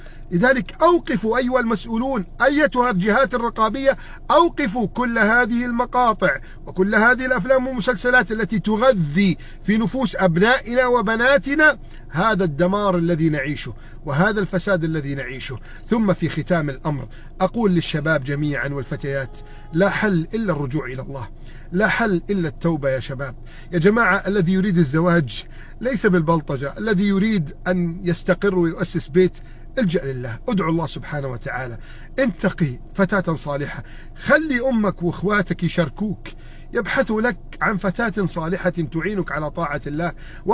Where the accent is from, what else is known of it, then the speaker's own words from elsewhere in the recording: Egypt; بلدنا مصر